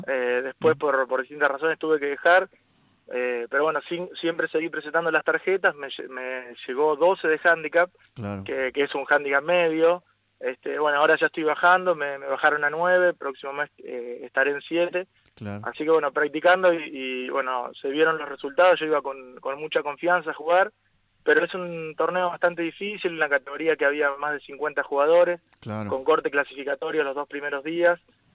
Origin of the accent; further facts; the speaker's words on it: Venado Tuerto, Santa Fe, Argentina; yo tengo 34 años, hace 26 años que juego al deporte. Uh-huh. Yo soy oriundo de Venado Tuerto y hace unos 15 años más o menos estoy en la ciudad.